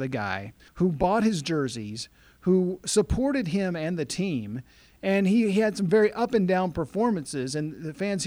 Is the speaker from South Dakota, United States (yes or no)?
no; Mississippi, United States; I had a unique experience with Hot Rod because I grew up in South Mississippi, and my dad would occasionally take us to a New Orleans jazz game.